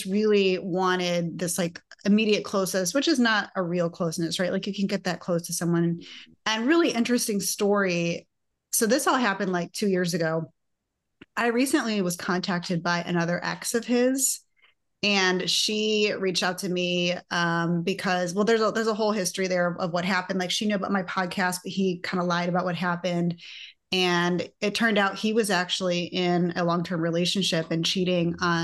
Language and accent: English; Michigan, United States; also born or lived in China; now in Chicago, United States; I originally grew up in Michigan. After Michigan, I lived in China for 2 years. And then I've been in the Chicago area since 2005.